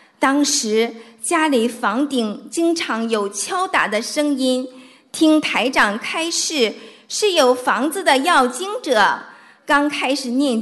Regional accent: Tokyo, Japan; 我来自日本东京

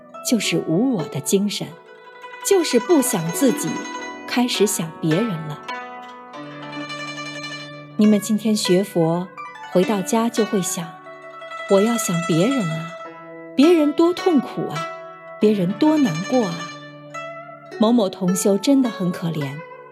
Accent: China; 我们中国人经常讲一句话

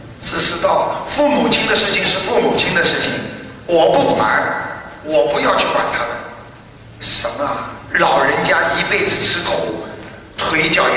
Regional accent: China; 所以很多人对很多的西方教他不能接受，我们中国人也是的

